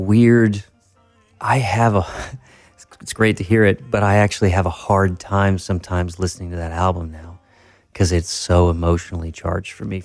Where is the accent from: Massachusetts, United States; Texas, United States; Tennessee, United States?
Tennessee, United States; Well, yeah, I grew up in Tennessee from 3 to 17, yeah.